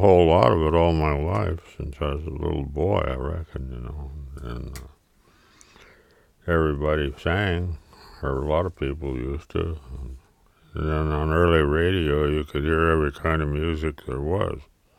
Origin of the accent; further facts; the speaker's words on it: Winger, Minnesota, United States; I was born in Minneapolis, but I grew up around Winger, just north of the White Earth Indian Reservation up in Red River of the North Country.